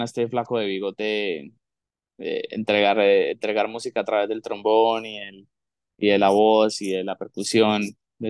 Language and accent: Spanish; Medellín, Antioquia, Colombia; Yo soy de Medellín, Antioquia.